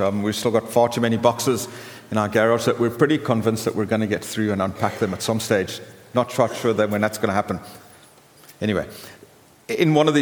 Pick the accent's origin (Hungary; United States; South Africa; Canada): South Africa; Port Elizabeth, Eastern Cape; settled in an area that eventually developed into the city called Port Elizabeth, which is my hometown.